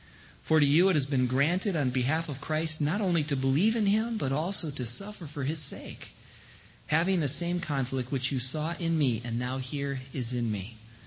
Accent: United States; And I felt the brunt of that as an American.

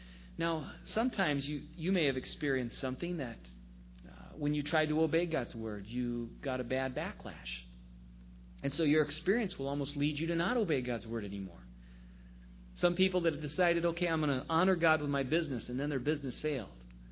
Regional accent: New Jersey, United States; I'm a pastor from New Jersey

